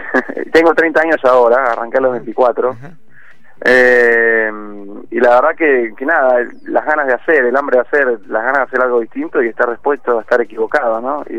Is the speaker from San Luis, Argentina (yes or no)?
no; Mar del Plata, Buenos Aires Province, Argentina; Sí, sí, yo soy de Mar del Plata, como toda mi familia. Fui a estudiar a Buenos Aires y tuve la oportunidad de vivir afuera por estudios.